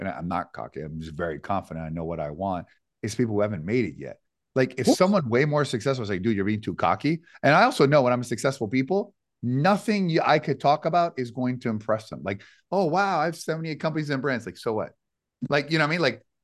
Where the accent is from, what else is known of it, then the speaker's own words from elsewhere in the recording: Canada; I grew up as a Canadian with Wayne Gretzky